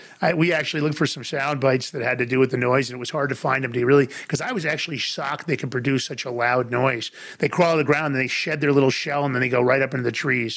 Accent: New York, United States; Because I grew up in New York, obviously.

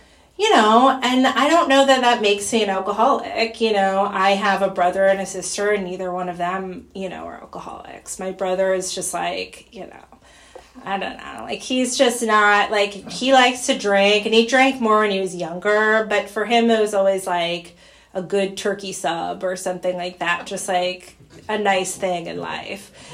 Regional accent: Wayland, Massachusetts, United States; So I grew up in Wayland, Massachusetts, pretty close to here.

